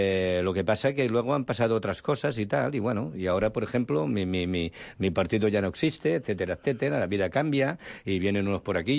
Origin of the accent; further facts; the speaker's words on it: Catalonia, Spain; El que som catalans està claríssim